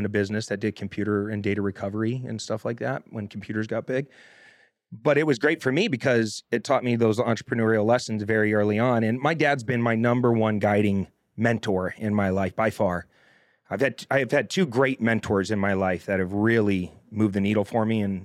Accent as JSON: {"language": "English", "region": "Arizona", "country": "United States", "said": "I'm a dumbass from Arizona who joined the Navy and gets on a ship and throws up all over the place."}